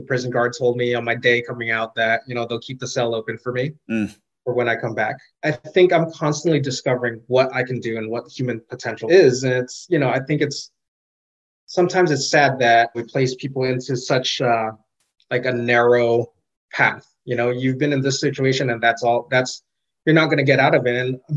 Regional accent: Los Angeles, California, United States; Born and raised in Los Angeles, you know, and to a comfortable middle-class family.

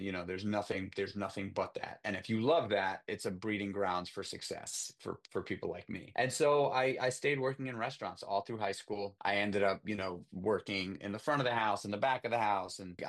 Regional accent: New York, United States; I grew up in the Big Apple in Manhattan, in New York City. I was born in 1980

